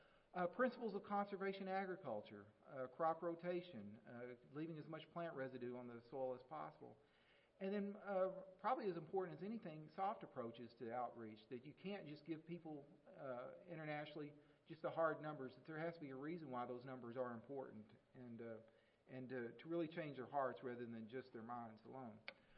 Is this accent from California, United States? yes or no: no; Texas, United States; And being a Texan, I kind of looked around and said, you know, is there any way I can get this back to Texas?